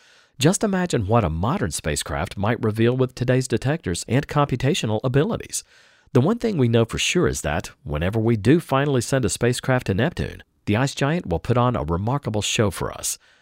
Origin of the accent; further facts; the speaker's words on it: British Columbia, Canada; As a Canadian, I'm accustomed to long, lingering twilights. Indeed, from my home in southern British Columbia